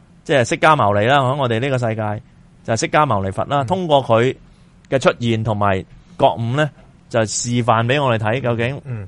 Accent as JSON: {"language": "Cantonese", "country": "China", "said": "啊，我哋中国人叫"}